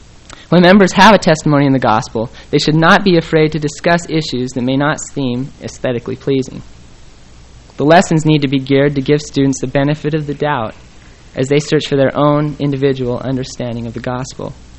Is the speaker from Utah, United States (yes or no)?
yes; Utah, United States; I suppose that growing up in Utah had some influence on my attitude